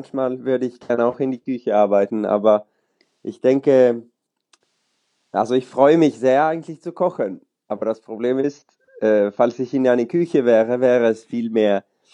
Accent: Sweden; also born or lived in Germany; now in Oslo, Norway; Ich bin Schwede, aber in Deutschland geboren. Darum spreche ich Deutsch. Heutzutage wohne ich in Oslo

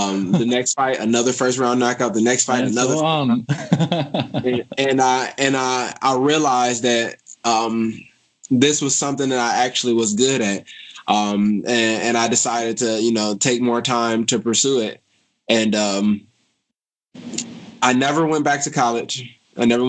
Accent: Detroit, Michigan, United States; it was tough growing up in Detroit.

